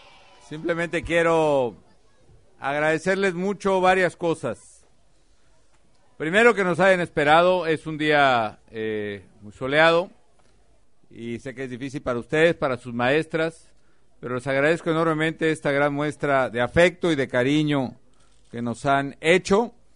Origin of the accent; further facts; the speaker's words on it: Mexico; a lo que somos los mexicanos, a lo que creemos, a lo que pensamos